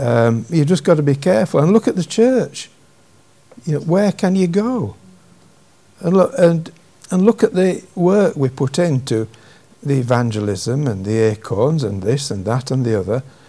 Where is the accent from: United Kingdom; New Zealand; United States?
United Kingdom; Yorkshire and the Humber; I'm a Yorkshireman